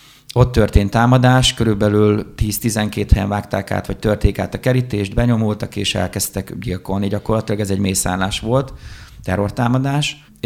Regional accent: Hungary; mikor megtudta, hogy magyarok vagyunk, tanárok

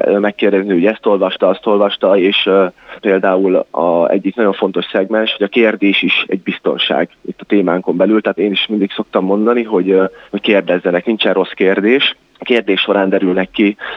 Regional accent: Miskolc, Borsod-Abaúj-Zemplén, Hungary; Bemutatkozásomkor mondtam, hogy egyébként én is miskolci vagyok, úgyhogy külön öröm volt, hogy otthon adhattam elő, úgymond hazai pályán.

